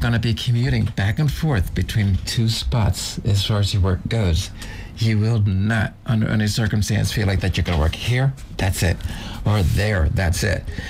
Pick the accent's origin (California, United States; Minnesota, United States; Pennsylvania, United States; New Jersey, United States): Pennsylvania, United States; Philadelphia; I'm from Philadelphia.